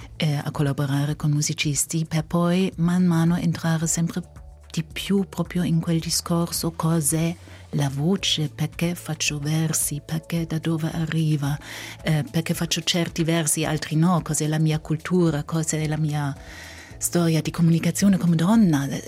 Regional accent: Heidelberg, Baden-Württemberg, Germany; born there; Italian is a second language; also born or lived in Berlin; Sono nata a Heidelberg e da lì mi sono trasferita a Berlino

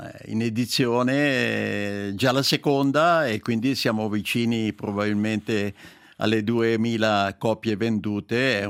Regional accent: Lumino, Ticino, Switzerland; born there; io sono nato appunto a Lumino da mio papà, che era un agricoltore

